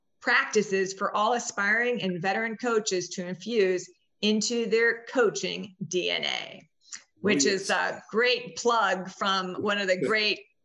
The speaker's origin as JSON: {"language": "English", "town": "Brecksville", "region": "Ohio", "country": "United States", "said": "I am originally from Brecksville, a suburb of Cleveland."}